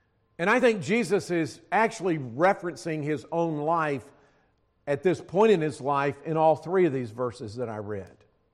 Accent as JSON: {"language": "English", "region": "Alabama", "country": "United States", "tie": "born or raised there", "also_born_or_lived": "Savannah / South Carolina / Tennessee / North Carolina", "said": "I grew up in North Alabama. So I was born in Savannah, raised in Alabama, schooled in South Carolina, pastored in Tennessee, a youth pastor in Tennessee, and pastored two churches in North Carolina, served for 40 years in South Carolina"}